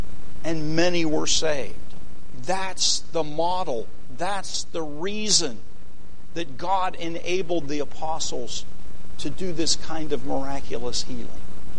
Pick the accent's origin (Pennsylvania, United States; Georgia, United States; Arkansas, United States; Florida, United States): Pennsylvania, United States; Pittsburgh; And I knew the name because I grew up in the Pittsburgh area, and oftentimes she had healing crusades in Pittsburgh.